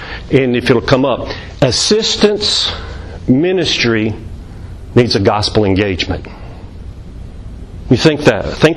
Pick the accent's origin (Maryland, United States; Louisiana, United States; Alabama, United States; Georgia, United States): Alabama, United States; also born or lived in Florida; And I am from Alabama. I've lived in Florida, never lived in North Carolina.